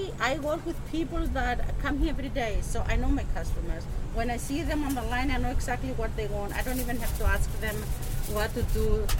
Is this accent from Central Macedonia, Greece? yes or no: yes; Thessaloniki, Central Macedonia, Greece; And I grew up there. I grew up with those things. So they were very, very familiar for me. I'm from Thessaloniki, so if you go to Thessaloniki and you ask for a pita with everything on